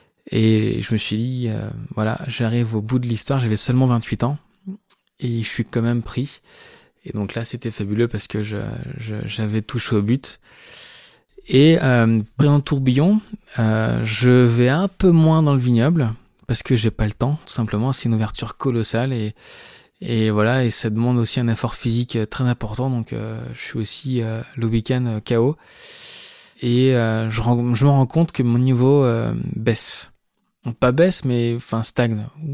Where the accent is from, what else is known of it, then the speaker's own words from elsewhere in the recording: Beaune, Bourgogne-Franche-Comté, France; born there; je suis né aux Hospices de Beaune, entre Noël et le jour de l'an, le 28 décembre 85.